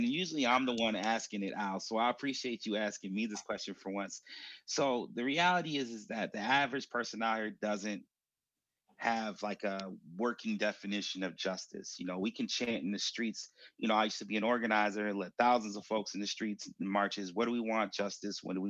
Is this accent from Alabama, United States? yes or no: no; Minneapolis, Minnesota, United States; like I come from South Minneapolis, grew up South Minneapolis, spent a lot of time on the North Side.